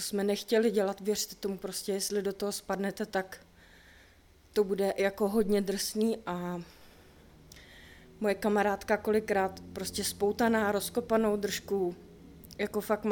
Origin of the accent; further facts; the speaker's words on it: Chomutov, Ústí nad Labem Region, Czechia; já pocházím z Chomutova, kde jsou drsný jakoby drogový gengy.